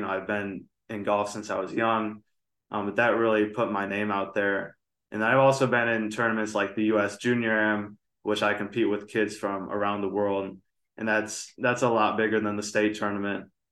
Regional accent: Peoria, Illinois, United States; And then I also helped my dad buy a fourplex in my hometown of Peoria, Illinois.

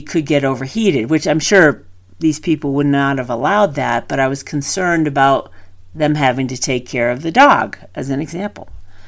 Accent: New England, United States; I could hear because I'm from New England.

